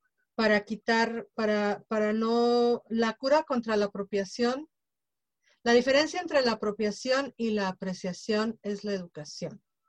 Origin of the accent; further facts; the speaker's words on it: Mexico City, Mexico; no dancé o no hice las prácticas de mis ancestros, porque en el Distrito Federal de donde yo soy, ya estaba muy, muy perdida la usanza, ¿no? La cultura. Uh-huh. Pero eso no quiere decir que no seamos nativos.